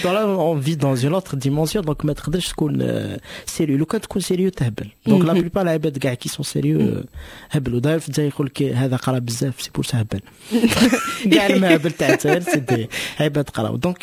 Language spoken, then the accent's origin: French; Kabylie, Algeria; Je suis kabyle, je suis amazigh, je suis berbère, je suis africain.